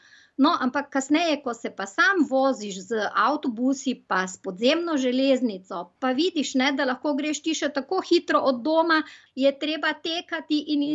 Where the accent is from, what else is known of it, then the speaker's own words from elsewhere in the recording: Maribor, Drava, Slovenia; da sem kot seveda Mariborčanka, to je manjše mesto